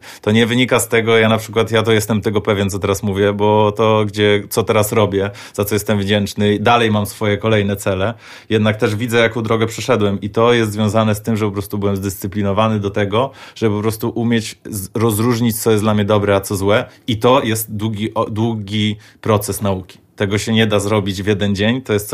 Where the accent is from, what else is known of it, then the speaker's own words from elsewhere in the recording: Lublin, Lublin Voivodeship, Poland; Zawsze jak tylko mogę, to mówię, że jestem z Lublin reprezent.